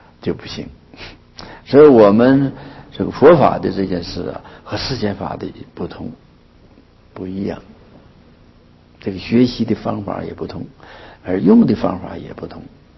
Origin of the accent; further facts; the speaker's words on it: China; 但是我们中国人呢、啊，我们汉人呢，就是非常遗憾的、啊，太多了，一百卷太多了